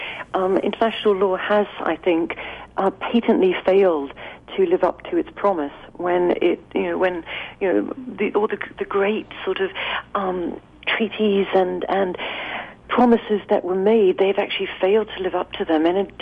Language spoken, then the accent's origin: English; United Kingdom; I'm speaking now as a British person